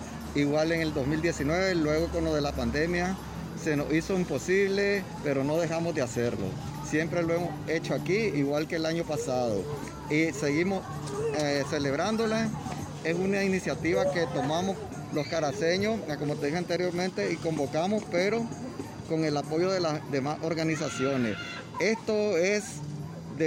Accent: Nicaragua; moved away; muchos ya tenemos casi 3 años y medio de estar en el exilio. Salimos de Nicaragua hace 3 años y medio, pero nuestro corazón está en Nicaragua

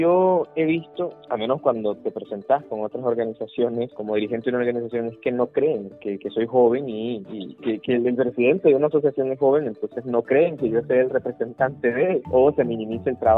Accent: Nicaragua; now in Costa Rica; siendo nicaragüenses exiliados, desterrados de un país que no te da la garantía, estar inscritos en Costa Rica

